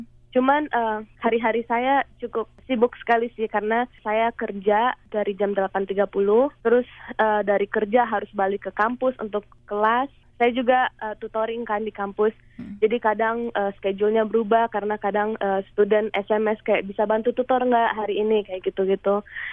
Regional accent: Papua, Indonesia; Kalau saya pribadi, saya mau pulang ke Papua.

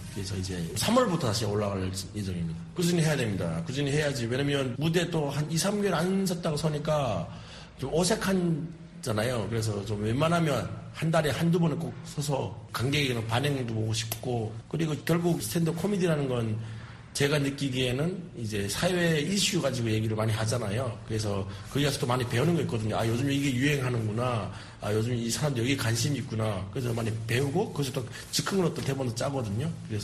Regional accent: North Korea; now in Seoul, South Korea; 북한에서 왔다 해가지고 막 한국이 다르다 아니면 이게 너무 낯선데 이런 게 거의 없었거든요. 저는 어디 가서 지금 물어보면 그냥 저는 이제 목동 사람이라 하거든요. 예, 고향 어디시냐면 뭐 양천구 목동 살아요. 예, 말투가 좀 이상한데 하면 부모님이 경상도예요

